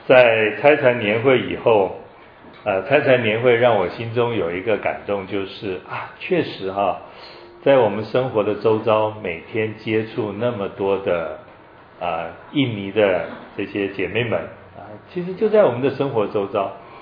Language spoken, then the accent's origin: Chinese; Taiwan; 那我们台湾人呢，如果碰到讲英文的，也很喜欢用英文讲话